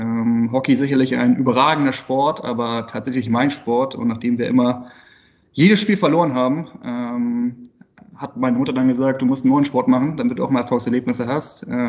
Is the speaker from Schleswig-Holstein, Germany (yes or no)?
yes; Itzehoe, Schleswig-Holstein, Germany; also born or lived in Hamburg; Also geboren bin ich in Hamburg, also Hamburger Jung, aber das ging dann schnell mit dem zweiten Lebensjahr Richtung Schleswig-Holstein, also nach Itzehoe, in etwas beschaulichere Gefilde.